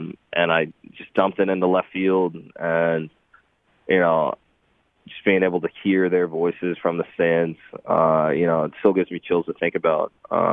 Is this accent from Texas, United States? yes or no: yes; Dallas, Texas, United States; now in Pittsburgh, United States; You know, I grew up in Dallas, and you got the Mavericks downtown, you got the Stars downtown